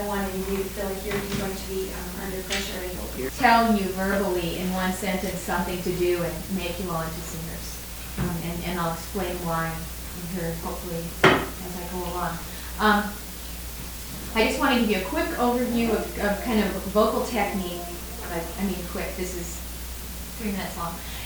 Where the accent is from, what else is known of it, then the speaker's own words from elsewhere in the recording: Bellingham, Washington, United States; I'm from Bellingham, Washington, and I went to Western Washington University.